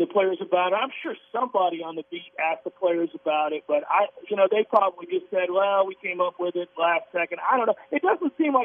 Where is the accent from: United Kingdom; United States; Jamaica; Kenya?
United States; Tampa, Florida; I grew up down in Tampa, but I finished school up here, and I never left for the reasons that you're talking about.